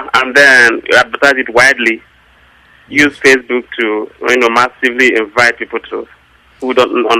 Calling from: Brampton, Ontario, Canada; I'm calling from Brampton, Ontario.

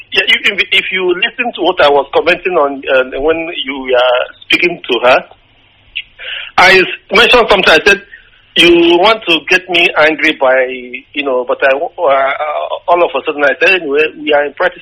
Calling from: Gothenburg, Västra Götaland, Sweden; I'm calling from Gothenburg, Sweden.

